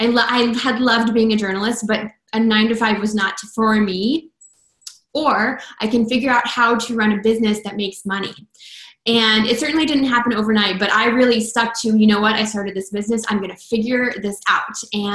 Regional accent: Oklahoma, United States; moved away as an adult; also born or lived in New York; now in Los Angeles, United States; I am a brand photographer for women who are a creative force in their industry. I am originally from Oklahoma. That's where I grew up. And then I made it to Los Angeles almost 13 years ago by way of New York for a little bit.

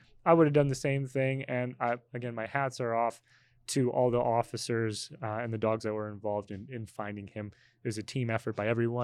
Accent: Canada; We're from Canada, obviously.

